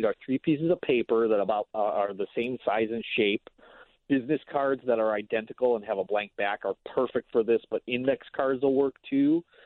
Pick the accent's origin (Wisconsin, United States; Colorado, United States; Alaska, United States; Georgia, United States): Wisconsin, United States; Milwaukee; there was a magic shop about 20 miles away from where I grew up in Milwaukee.